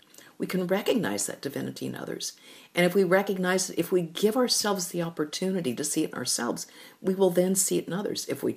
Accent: United States; everyone else be damned because I'm free, I'm an American.

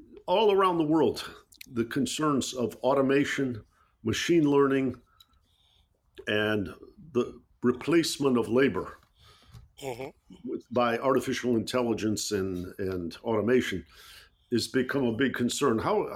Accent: Detroit, Michigan, United States; I'm from Detroit, Michigan, the auto industry.

